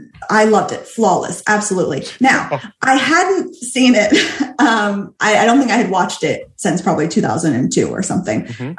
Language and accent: English; Florida, United States; growing up in Florida, I had seen regional productions, but I wasn't in that world.